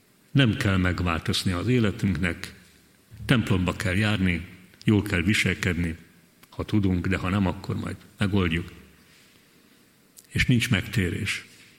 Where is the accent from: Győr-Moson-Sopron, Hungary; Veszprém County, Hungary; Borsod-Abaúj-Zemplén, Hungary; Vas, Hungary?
Veszprém County, Hungary; born or raised there